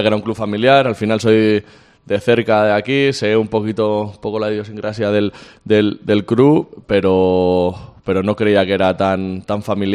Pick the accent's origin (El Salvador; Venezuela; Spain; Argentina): Spain; Valencia, Valencian Community; now in Pamplona, Spain; Vengo de Valencia, que es una ciudad muy buena, que tampoco es una ciudad tan grande como Madrid o Barcelona